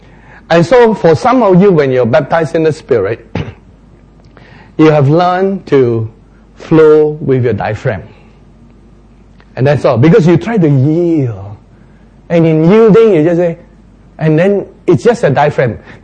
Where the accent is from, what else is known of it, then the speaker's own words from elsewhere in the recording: Malaysia; accent: Malaysian English; now in Australia; after living a long time in Australia, I realized that if I speak the normal way that we grew up in Malaysia, our Malaysian and Singapore English